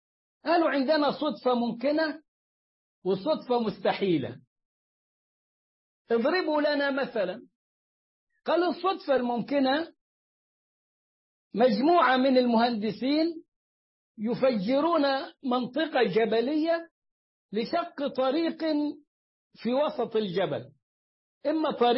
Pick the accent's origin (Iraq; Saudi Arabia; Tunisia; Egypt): Egypt